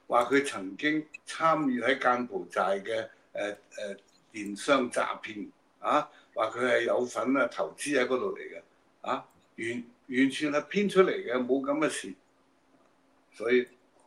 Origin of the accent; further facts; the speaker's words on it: Hong Kong; 我係香港人，又係香港出世，我都係香港出世啊！